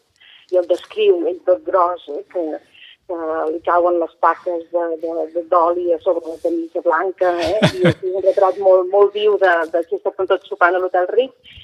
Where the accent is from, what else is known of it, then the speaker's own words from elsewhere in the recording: Barcelona, Catalonia, Spain; i això em sap greu dir-ho perquè soc barcelonina